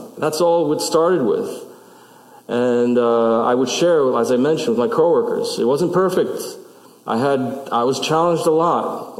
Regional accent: Brooklyn, New York, United States; You know, I grew up in Brooklyn. That doesn't, guns and gunfire, that doesn't faze me.

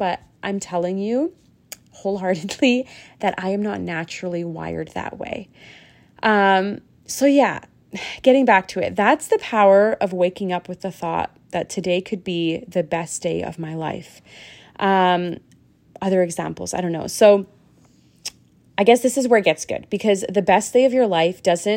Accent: Punjab, India; I'm East Indian. Like, I have this Punjabi fire in me. Like, it is just embedded in my bones.

